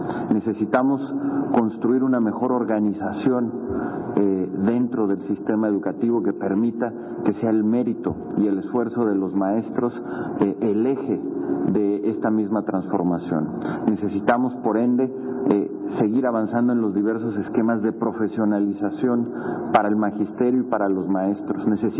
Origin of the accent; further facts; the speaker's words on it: Mexico; La única certidumbre es lo que podamos hacer nosotros como mexicanos